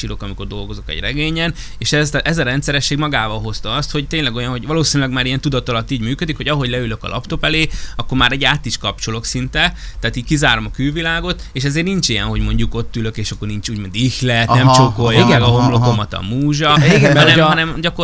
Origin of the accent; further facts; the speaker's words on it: Hungary; amikor az olvasók megtudták, hogy én egy magyar vagyok